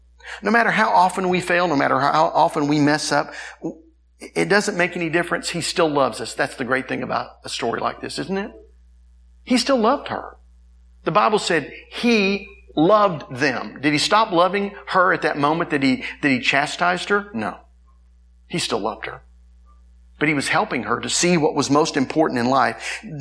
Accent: Tulsa, Oklahoma, United States; we grew up in Tulsa, and we went to Springdale Baptist Church.

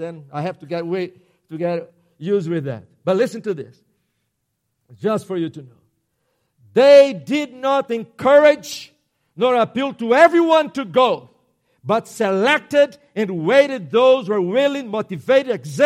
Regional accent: Brazil; English is a second language; These were the first Reformed Protestant martyrs in my home country, Brazil.

